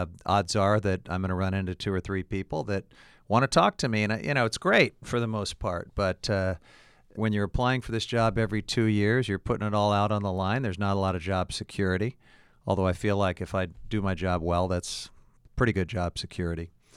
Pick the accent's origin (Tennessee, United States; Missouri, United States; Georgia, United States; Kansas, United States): Missouri, United States; Independence; So you noted that I'm from Independence, Missouri. That's a politically significant place. It's the home of Harry S. Truman.